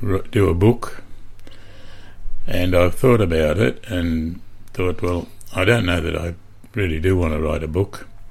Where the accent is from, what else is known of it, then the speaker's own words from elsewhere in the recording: Boulia, Queensland, Australia; born there; And I was born in Boulia, Western Queensland, in 1934.